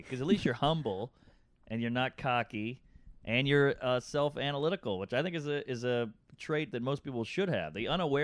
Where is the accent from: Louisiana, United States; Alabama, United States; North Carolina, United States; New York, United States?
Louisiana, United States; New Orleans; I grew up in New Orleans. It was all gumbo and jambalaya and crawfish.